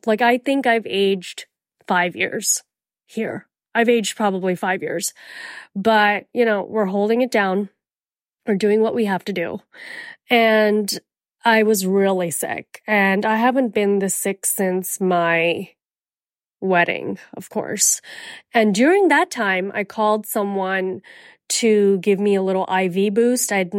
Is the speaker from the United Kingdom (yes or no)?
no; Indonesia; also born or lived in India / Miami; I'm from Miami, born in India, raised in Indonesia. I'm from tropical places like rainforest, sunshine, jungle, leaves, ocean, water, humidity.